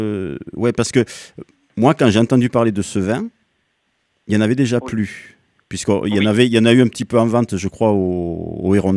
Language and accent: French; Viala-du-Tarn, Occitanie, France; Mais vous voyez, même si je suis du Viala, j'en apprends encore.